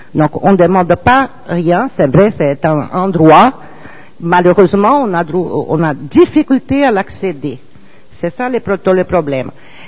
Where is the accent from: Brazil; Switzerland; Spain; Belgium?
Brazil; now in France; moi, je suis brésilienne d'abord, et puis bon, française par disons histoire de vie